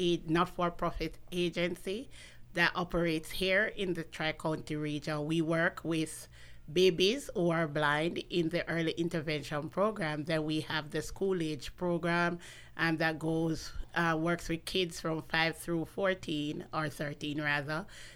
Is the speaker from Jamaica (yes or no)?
yes; Jamaica; also born or lived in New York; now in Orlando, United States; We grew up together in Jamaica.